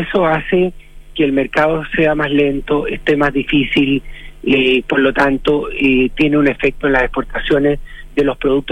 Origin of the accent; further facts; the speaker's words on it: Maule, Chile; Yo soy del Maule, conozco bien el Maule